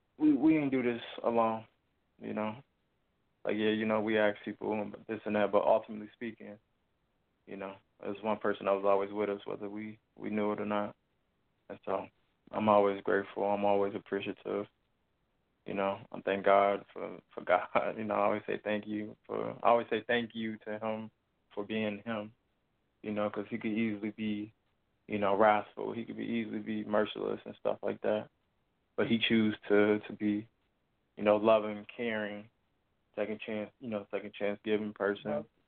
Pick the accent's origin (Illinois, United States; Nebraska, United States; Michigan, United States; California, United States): Illinois, United States; Chicago; You know, growing up in Chicago, being around what we was around